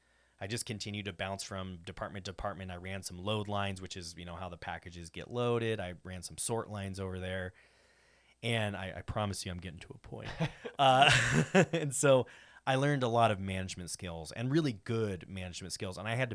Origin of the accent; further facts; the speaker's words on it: Camas, Washington, United States; I grew up in the Camas-Washougal area. I graduated from Camas High School.